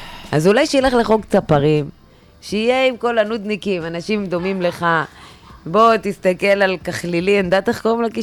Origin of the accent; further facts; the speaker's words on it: Haifa, Haifa District, Israel; לא, הייתי, אני מחיפה.